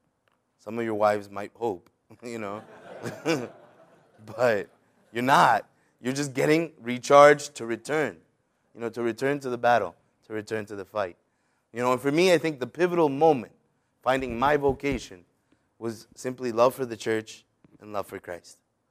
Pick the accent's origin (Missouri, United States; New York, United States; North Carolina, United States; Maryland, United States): Maryland, United States; Gaithersburg; also born or lived in Rockville; I'm kind of a local yokel, I suppose. I'm from Gaithersburg originally. My family's from El Salvador, Central America. But I was born and raised in Rockville and in Gaithersburg. And I'm kind of young, you know, so I'm 30, just turned 30.